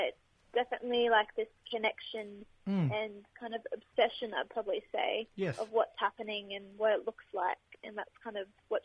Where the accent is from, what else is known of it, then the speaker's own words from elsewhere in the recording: Brisbane, Queensland, Australia; And I grew up in Brisbane, so I'm about 5 hours away from country.